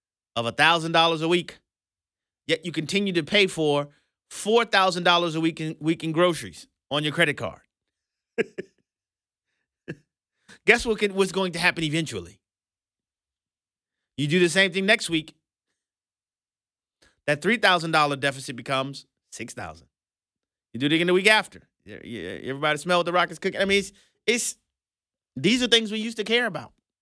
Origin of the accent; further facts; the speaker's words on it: New Orleans, Louisiana, United States; Oh, my people in New Orleans say the West Bank is the best bank. That's what they're saying. I'm from the East Bank.